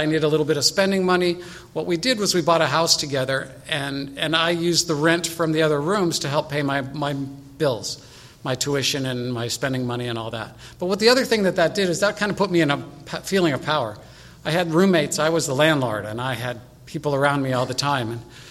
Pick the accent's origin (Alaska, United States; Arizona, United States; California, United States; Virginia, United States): California, United States; Northridge; I grew up in the Northridge area, so immediately, you know, curious about my family. My parents were still in the same house that I grew up